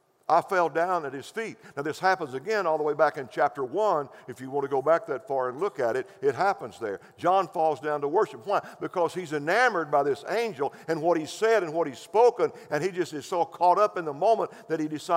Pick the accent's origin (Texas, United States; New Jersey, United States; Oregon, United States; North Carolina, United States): Texas, United States; Seminole; I grew up in Seminole, Texas, where we had screen doors.